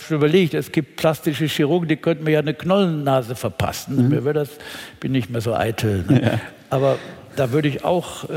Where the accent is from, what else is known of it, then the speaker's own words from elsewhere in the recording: Cologne, North Rhine-Westphalia, Germany; in meiner Heimatstadt Köln gab es nicht mal Kältebusse